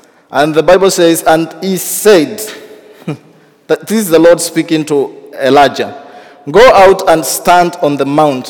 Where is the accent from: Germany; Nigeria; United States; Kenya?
Kenya; I come from Kenya, and I thank God for the opportunity.